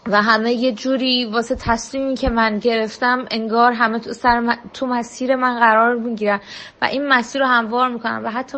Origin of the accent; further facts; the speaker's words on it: Iran; moved away; گفته بودم که من از ایران اومدم بیرون و هر چقدر که اومدم و فکرم از ایران میام بیرون میتونم زندگی بهتر اینجا داشته باشم، ولی نتونستم